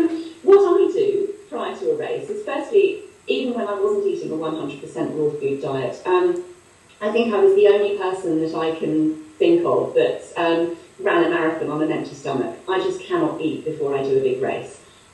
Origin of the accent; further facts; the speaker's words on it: England, United Kingdom; So, yes, we're both English, we're both blonde.